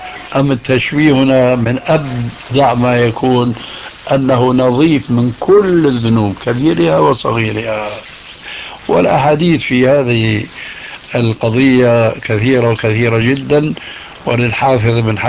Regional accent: Syria; وكما يقول عندنا في سوريا

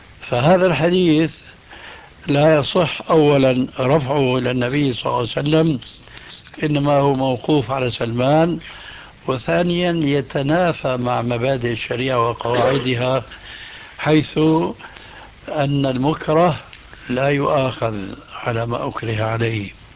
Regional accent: Syria

